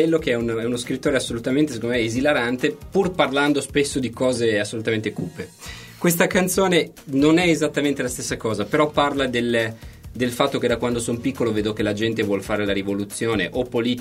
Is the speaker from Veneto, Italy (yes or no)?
no; Emilia-Romagna, Italy; siccome sono un romagnolo dell'entroterra, ignorante e assolutamente privo di voli simbolici